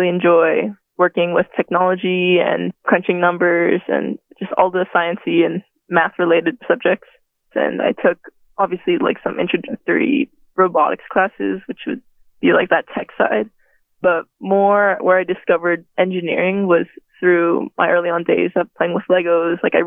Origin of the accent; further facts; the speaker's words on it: Maui, Hawaii, United States; So growing up in Maui, I bounced around basically almost every school.